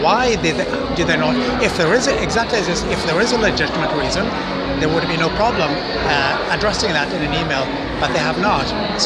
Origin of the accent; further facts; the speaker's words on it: Canada; now in Sweden; I grew up in Canada, so Canada is mostly my cultural identity, but my residence is in Sweden.